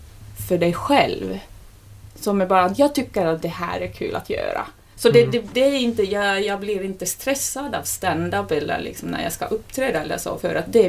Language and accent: Swedish; Finland; first language Finnish; Swedish is a second language; now in Sweden; Och jag pratar ganska mycket om att vara finne i Sverige. Mitt modersmål är finska.